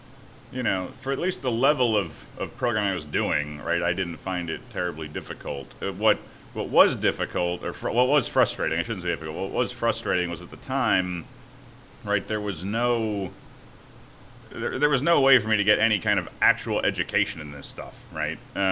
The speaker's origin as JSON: {"language": "English", "town": "Griffith", "region": "Indiana", "country": "United States", "tie": "born or raised there", "said": "Griffith, Indiana."}